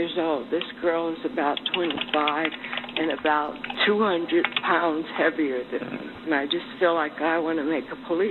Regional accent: California, United States; I'm from California.

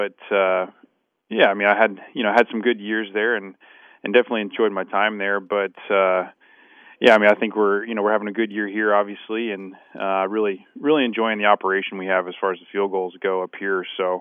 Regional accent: Oklahoma, United States; growing up in Oklahoma, it was, I went to a real small high school, and I just didn't have a lot of offers.

